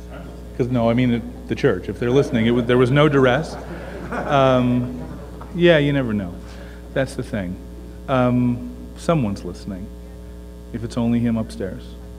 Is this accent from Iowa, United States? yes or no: no; Washington, United States; My background is I grew up not a member of the church, not in Utah. I grew up in Washington State. And I went to a community church, a local community church outside of Spokane, Washington.